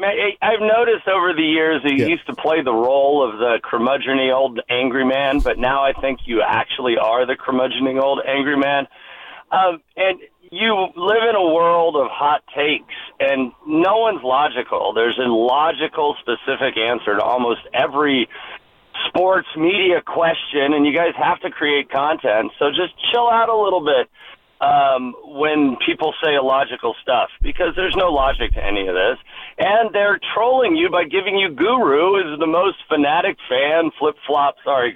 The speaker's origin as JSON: {"language": "English", "town": "Oakland", "region": "California", "country": "United States", "said": "You're from Oakland. I'm from Oakland."}